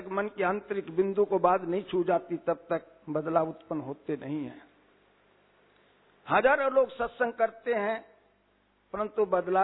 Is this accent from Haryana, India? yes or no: yes; Karnal, Haryana, India; मैं करनाल का रहने वाला हूं